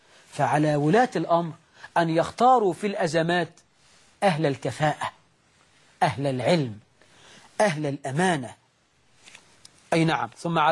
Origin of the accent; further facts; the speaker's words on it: Egypt; وأن يجعل بلدنا مصر وسائر بلاد